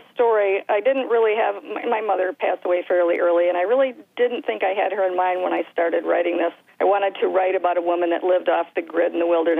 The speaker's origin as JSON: {"language": "English", "town": "East Lansing", "region": "Michigan", "country": "United States", "tie": "born or raised there", "also_born_or_lived": "Romeo", "said": "Yes, I grew up around East Lansing and Hazlitt. Then I raised my children in Romeo, and I've been up here for about maybe 15, 16 years."}